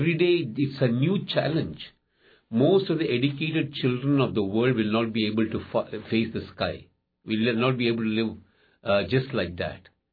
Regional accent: India; I'm from India, and in India there are 134 million working children.

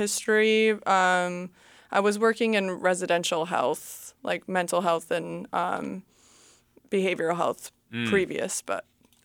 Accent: Connecticut, United States; moved away as an adult; now in Juneau, United States; I'm originally from Connecticut, and I came out here as an AmeriCorps and worked for Juno Suicide Prevention Coalition and have since stayed.

